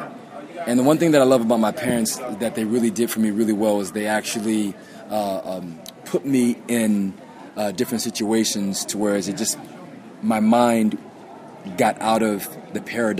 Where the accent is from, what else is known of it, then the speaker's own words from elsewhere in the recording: Los Angeles, California, United States; my story is I grew up here in Los Angeles in the hood in central L.A., and it was basically, put food in your belly, clothes in your back, roof over your head, and it was basically survival.